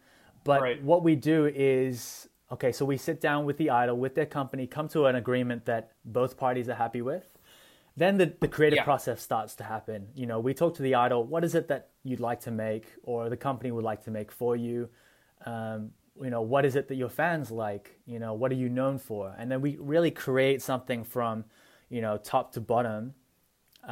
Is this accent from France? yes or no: no; Australia; born there; is very different than how I was born in Australia.